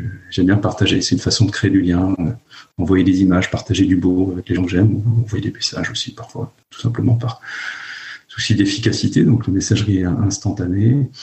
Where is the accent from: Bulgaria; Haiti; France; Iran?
France; Lannion, Brittany; j'ai grandi à Lannion, dans les Côtes d'Armor, pas trop loin de la mer, pas trop loin de la côte de Granit Rose. Et j'ai grandi dans un commerce. Mes parents tenaient à tabac librairie.